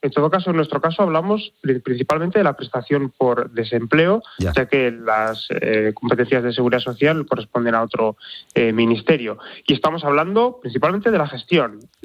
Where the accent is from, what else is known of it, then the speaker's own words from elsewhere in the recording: Basque Country, Spain; yo soy vasco, tenemos un sistema de financiación singular